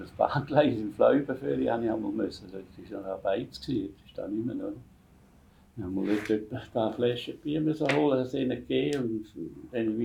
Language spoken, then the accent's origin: German; Valais, Switzerland; also born or lived in Goldach; Wir sind eigentlich Walliser. Im Prinzip. Oder? Ich weiß nicht, etwa 5-jährig war vielleicht, wo der Vater auf Goldach gezogen ist.